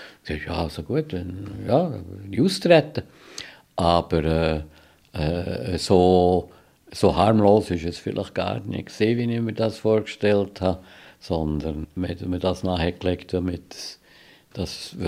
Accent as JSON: {"language": "German", "region": "Bern", "country": "Switzerland", "said": "Aber ich habe mich als Berner und Schweizer gefühlt. Und für mich war Jude nichts anderes Besonderes gewesen."}